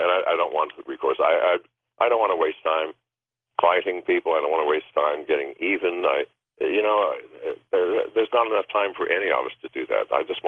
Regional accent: United States; moved away as an adult; I love America. I am an American.

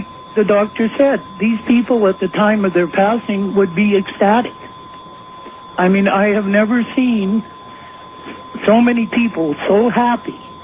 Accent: South Africa; now in Canada; I'm originally from South Africa. I now live in Canada

